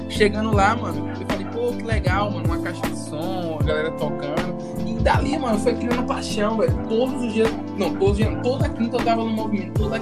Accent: Serrinha, Bahia, Brazil; nós dois somos da cidade de Serrinha, mano.

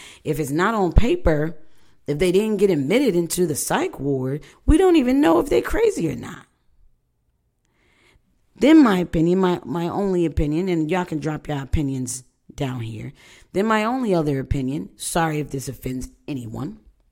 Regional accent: United States; I love America. I am American as they come.

